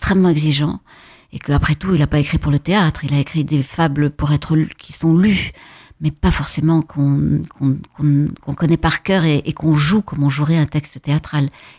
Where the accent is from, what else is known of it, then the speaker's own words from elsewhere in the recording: Bordeaux, Nouvelle-Aquitaine, France; Je suis née à Bordeaux, j'ai passé les 20 premières années de ma vie.